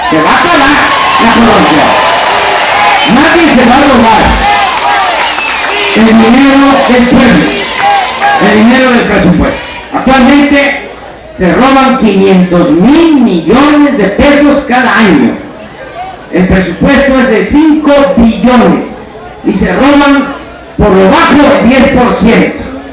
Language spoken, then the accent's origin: Spanish; Veracruz, Mexico; Yo soy veracruzano.